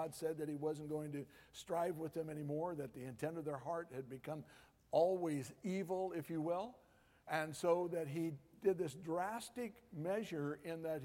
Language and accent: English; United Kingdom; I not only am Scottish, but I'm English too